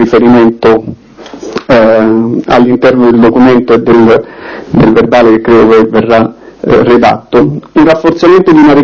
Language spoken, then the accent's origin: Italian; Campania, Italy; io vengo dalla Campania, una regione bellissima ma tormentata